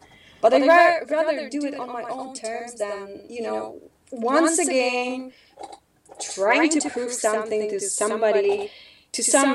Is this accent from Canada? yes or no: yes; Canada; being a Canadian, that was a normal thing.